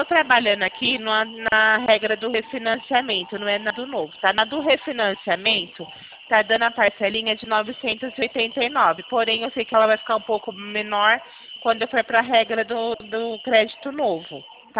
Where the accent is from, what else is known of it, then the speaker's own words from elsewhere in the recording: Araraquara, São Paulo, Brazil; Isso, eu sou de Araraquara. Hoje eu estou trabalhando em São Carlos, mas sou daí de Araraquara.